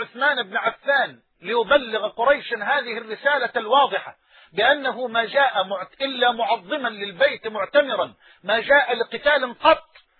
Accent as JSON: {"language": "Arabic", "country": "Egypt", "said": "بلهجتنا في مصر وقت الأيالة"}